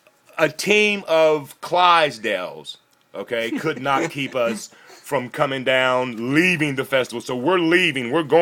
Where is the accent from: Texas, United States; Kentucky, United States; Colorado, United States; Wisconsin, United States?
Texas, United States; Houston; You know, I'm from Houston. Well, Dean Swag and I both are from Houston.